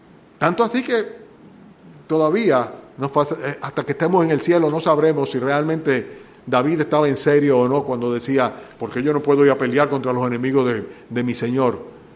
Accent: Dominican Republic; que se pusieran, como diríamos dominicanos, capicúan, o sea, se pusieran chivos

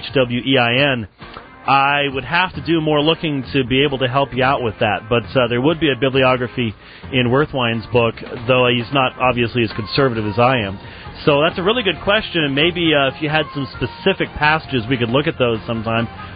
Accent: Harrisburg, Pennsylvania, United States; I grew up 6 years in Harrisburg, so I sort of know the area.

